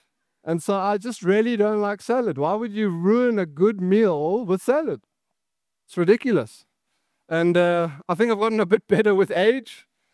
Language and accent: English; South Africa; One of my favorite things about being South African